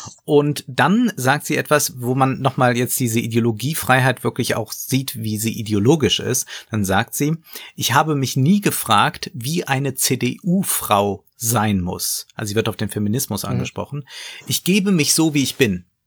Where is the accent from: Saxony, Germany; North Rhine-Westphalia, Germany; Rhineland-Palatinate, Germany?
Rhineland-Palatinate, Germany; Koblenz; Also daher komme ich. Ich komme aus Koblenz.